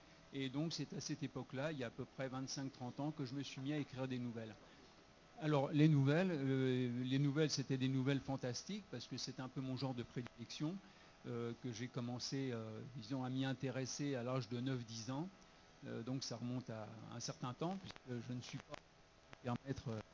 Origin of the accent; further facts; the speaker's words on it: Paris, Île-de-France, France; je suis parisien, déjà, depuis plusieurs générations.